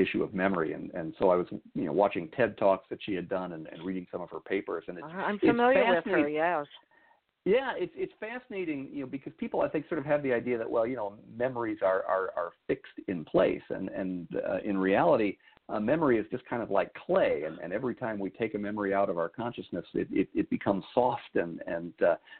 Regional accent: California, United States; And, and I grew up in the Bay Area near San Francisco.

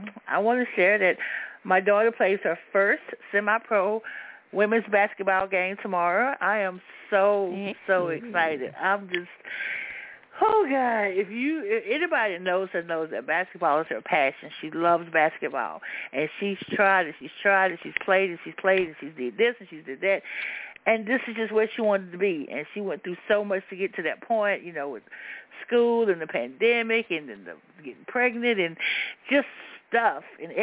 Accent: New York, United States; now in North Carolina, United States; I'm from New York. Wow, I moved from North Carolina.

